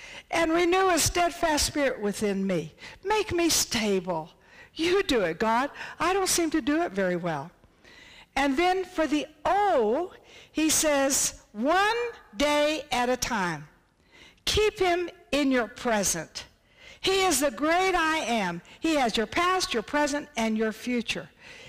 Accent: Texas, United States; I was raised in Texas. My mother always canned in the summertime.

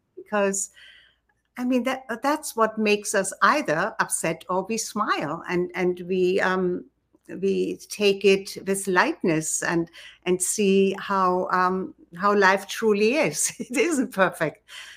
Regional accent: Germany; And I come from Germany, very old aristocratic family.

